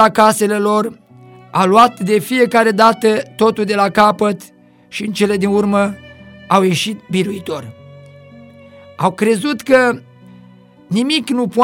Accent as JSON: {"language": "Romanian", "town": "Poroina Mare", "region": "Mehedinți County", "country": "Romania", "tie": "born or raised there", "said": "În satul meu natal, în Poroina Mare, de unde au fost deportate multe familii"}